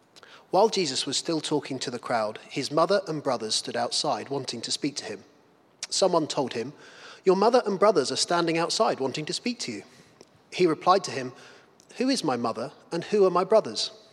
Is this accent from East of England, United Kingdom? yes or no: yes; East of England, United Kingdom; to return home, to my family home, where I grew up in Suffolk